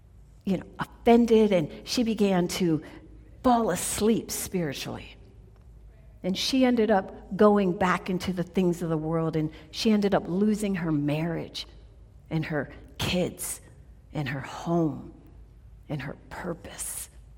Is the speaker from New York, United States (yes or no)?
yes; New York, United States; Now, a lot of you guys know I grew up in New York, so I got a little hood in me, okay?